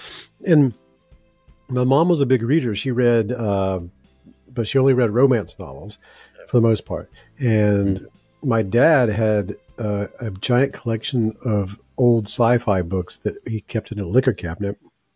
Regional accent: Mississippi, United States; I grew up in the Deep South, the United States, southern Mississippi, about an hour north of New Orleans

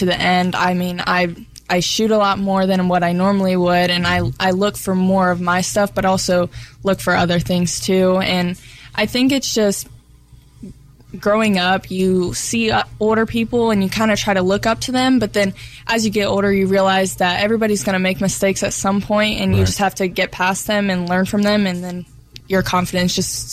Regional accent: Batesville, Arkansas, United States; moved away; So, like, I came from Batesville to Jacksonville, and I remember being a freshman in high school

